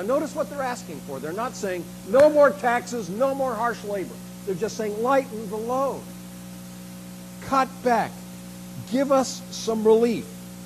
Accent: Western Canada, Canada; growing up in Canada, there was always the feeling that the East was taking advantage of us and the West.

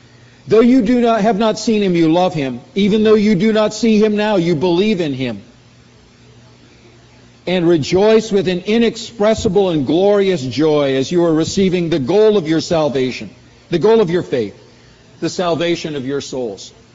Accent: Canada; And growing up in Canada, no hockey player would ever put a sissy helmet on and go out and play hockey

